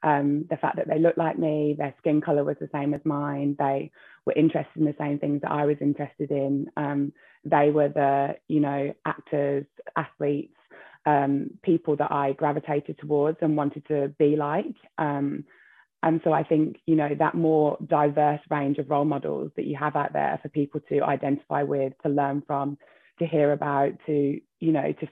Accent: Bromsgrove, West Midlands, United Kingdom; as having grown up in and around Birmingham, I found it to be an incredibly diverse place. Having said that, I was a minority at my school. Bromsgrove has probably changed a little bit now, but it was certainly a very upper class area with lots of white people.

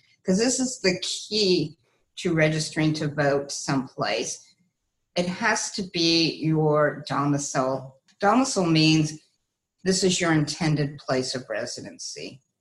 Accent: California, United States; So yes, as a Californian, I mean, I think Hillary Clinton won this state by almost 2 million votes, so my vote really doesn't do anything.

